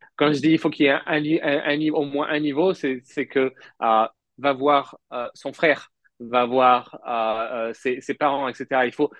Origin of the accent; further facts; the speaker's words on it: France; Ça, je pense que c'est ce qui me manquait moi à l'époque quand j'ai grandi en France.